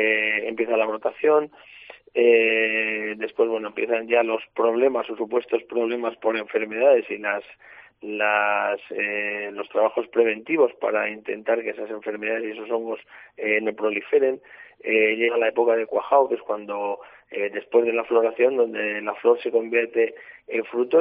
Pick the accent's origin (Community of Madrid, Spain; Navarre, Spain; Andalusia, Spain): Navarre, Spain; Eslava; No hay que olvidar que, por ejemplo, en mi pueblo, en Eslava, ya habitaban los romanos y ya cultivaban la vid.